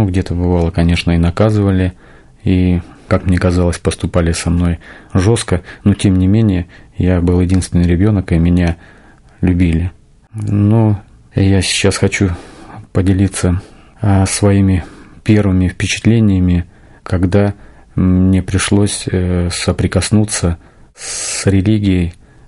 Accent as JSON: {"language": "Russian", "town": "Barnaul", "region": "Altai Krai", "country": "Russia", "tie": "born or raised there", "lives_now": "Zheleznodorozhny, Russia", "said": "мне 45 лет, я живу в городе Железнодорожном, Московской области. Родился я в Алтайском крае, в городе Барнауле, и все детство провел там, по 10 класс."}